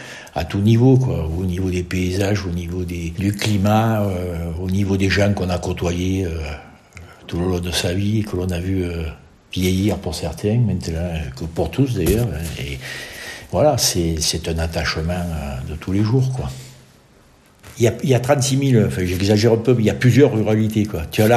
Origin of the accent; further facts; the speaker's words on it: Buis-les-Baronnies, Provence-Alpes-Côte d'Azur, France; born there; also born or lived in Montbrun; je suis né à Buis-les-Baronnies, mais bon, j'ai toujours habité Montbrun.